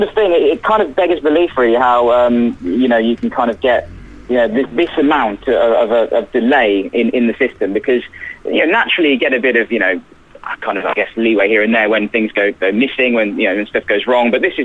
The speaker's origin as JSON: {"language": "English", "region": "West Midlands", "country": "United Kingdom", "tie": "born or raised there", "accent": "Worcestershire", "said": "I'm from Worcestershire. That's where my accent's from, where I grew up."}